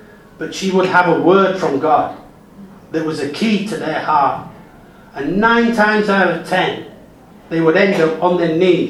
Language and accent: English; United Kingdom; I'm British. I do speak English.